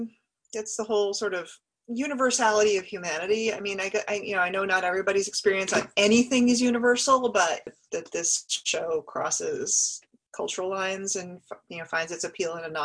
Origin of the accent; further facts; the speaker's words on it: United States; I'm American. I don't understand Texas, I admit.